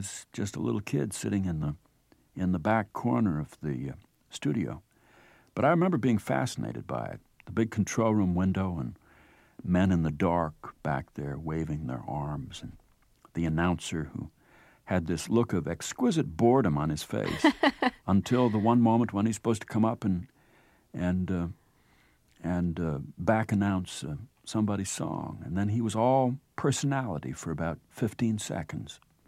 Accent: Minnesota, United States; I grew up in Minnesota listening to the very tail end of that era of radio

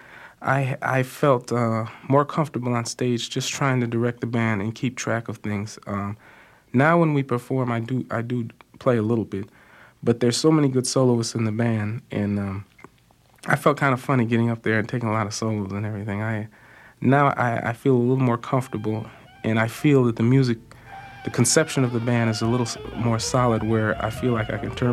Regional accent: Cleveland, Ohio, United States; now in Chicago, United States; I'm from Cleveland originally, which is kind of similar, but it's a little smaller than Chicago.

